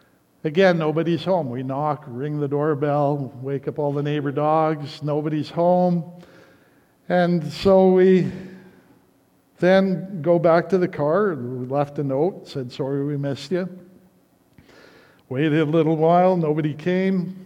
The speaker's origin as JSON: {"language": "English", "town": "Calgary", "region": "Alberta", "country": "Canada", "tie": "born or raised there", "said": "I grew up in Calgary, so I wasn't completely unfamiliar with big cities"}